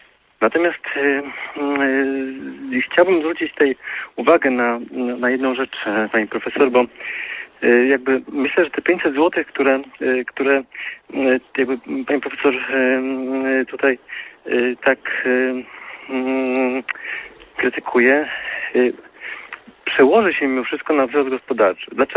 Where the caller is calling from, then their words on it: Warsaw, Masovian Voivodeship, Poland; z Warszawy.